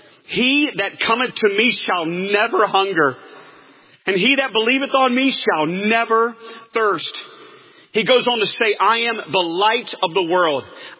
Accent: North Carolina, United States; Here in Florida, where I was raised in North Carolina, we have grass.

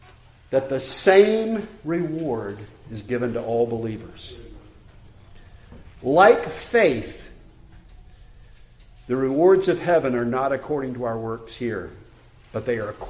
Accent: South Carolina, United States; born there; I was born in South Carolina, and the state motto of South Carolina is Dum Spiro Spero in Latin.

